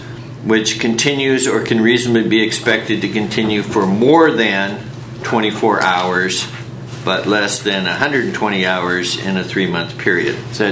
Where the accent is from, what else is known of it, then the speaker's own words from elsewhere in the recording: Oregon, United States; You know, I'm from Curry County